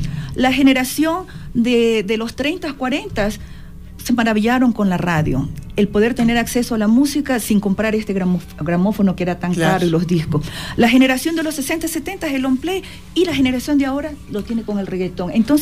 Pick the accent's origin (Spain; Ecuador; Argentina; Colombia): Ecuador; todos somos ecuatorianos